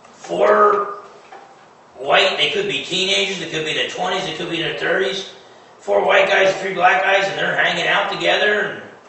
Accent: New Jersey, United States; Do not assume if you're from the North, like I'm from New Jersey originally.

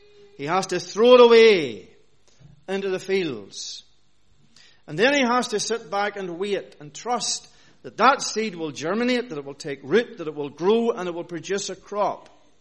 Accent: Northern Ireland, United Kingdom; But I grew up in Northern Ireland where there were acres and acres and acres of potatoes around the church that I worshipped in.

